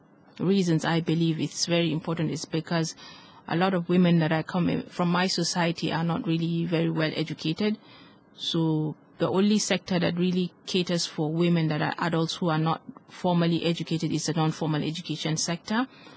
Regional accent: Nigeria; and I'm from Nigeria.

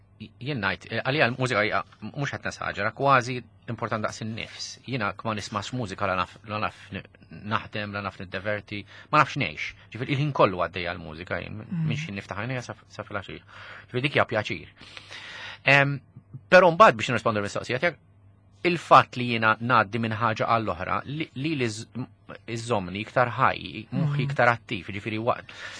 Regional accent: Rabat, Gozo, Malta; Jien trabbejt għawdex f'ambjent li kien iktar tradizzjonali.

